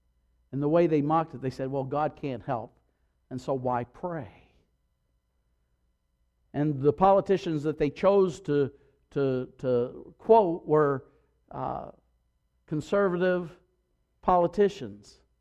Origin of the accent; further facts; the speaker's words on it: Tennessee, United States; from my home state of Tennessee